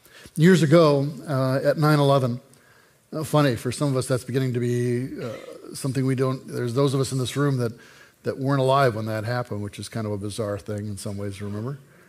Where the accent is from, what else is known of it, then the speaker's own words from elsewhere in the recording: United States; Now, I'm deeply American. My family comes from immigrant stock. My grandparents from Czechoslovakia.